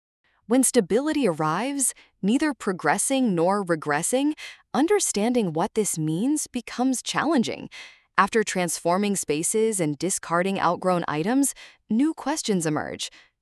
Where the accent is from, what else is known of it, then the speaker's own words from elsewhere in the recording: Winnipeg, Manitoba, Canada; also born or lived in Durham, United States; Ambition has always driven me, growing up in Winnipeg's open prairies where stillness breeds restlessness.